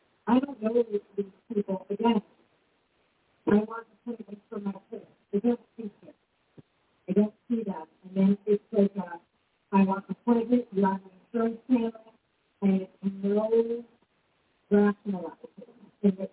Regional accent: Cleveland, Ohio, United States; I mean, I'm from Cleveland. You know, I go home, everybody, who is open?

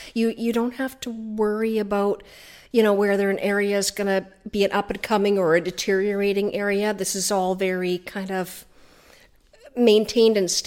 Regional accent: Ladysmith, British Columbia, Canada; now in Colwood, Canada; So I come from Ladysmith. My family's been there for 100 years.

